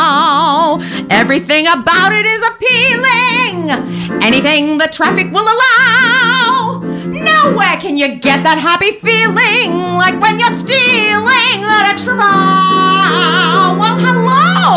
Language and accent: English; Sydney, New South Wales, Australia; now in Melbourne, Australia; I'm originally from Sydney. I've been in Melbourne for almost 12 years.